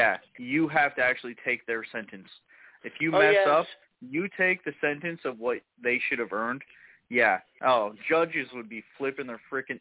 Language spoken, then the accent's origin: English; Chicago, Illinois, United States; I'm from Chicago, so like when I hear Broward County, I think Miami